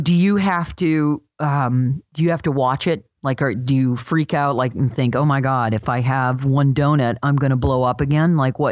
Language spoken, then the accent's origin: English; Michigan, United States; Well, and I'm from Michigan, so we call it pop, but I never drink it.